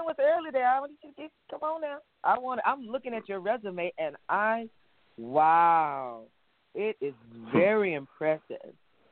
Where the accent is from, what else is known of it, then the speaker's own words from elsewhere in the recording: Texas, United States; I'm from Texas, so I don't know.